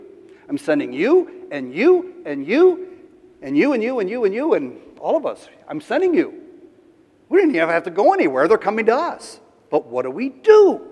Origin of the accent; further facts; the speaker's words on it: Chicago, Illinois, United States; I was born and raised in Chicago. I can't imagine my hometown with 20,000 people, but that's what it was.